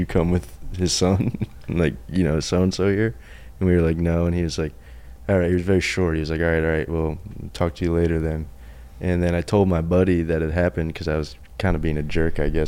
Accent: New Jersey, United States; But it was at the Stress Factory, because we're both from Middlesex County.

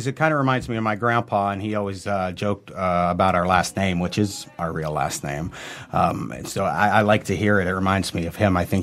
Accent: Youngstown, Ohio, United States; now in New York City, United States; From Youngstown, Ohio. So I'm a Midwestern guy.

